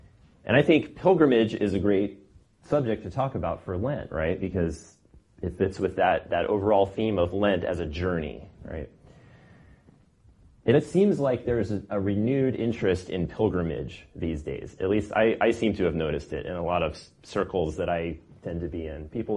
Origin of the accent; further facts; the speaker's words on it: Poway, California, United States; Poway is where I grew up. So I'm working in my hometown